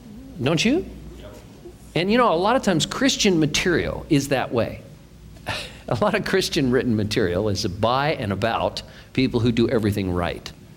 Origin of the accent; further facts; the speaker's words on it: United States; I'm an American through and through, and I know what it's like to work here